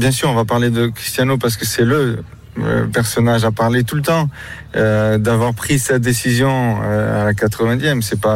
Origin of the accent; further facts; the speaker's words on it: Portugal; Et même nous, en tant que Portugais